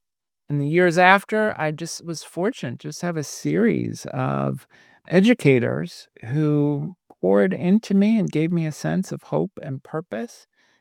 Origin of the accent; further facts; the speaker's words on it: Brooklyn, New York, United States; I grew up in Brooklyn.